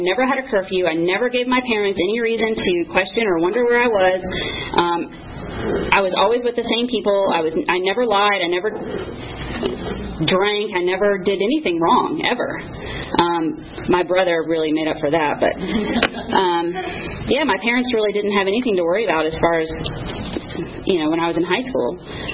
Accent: Georgia, United States; I grew up here in DeKalb County. I went to Dresden Elementary School. And then I went to Sequoia High School for about 2 weeks, maybe.

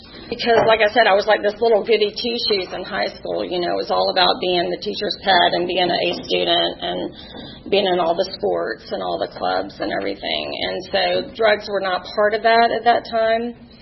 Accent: Atlanta, Georgia, United States; I'm born and raised in Atlanta. I have one younger brother who's 5 years younger than me.

